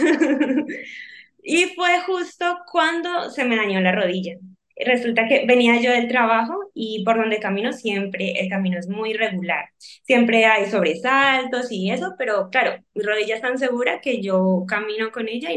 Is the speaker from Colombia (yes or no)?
yes; Colombia; now in Spain; soy colombiana, llevo 8 años viviendo en España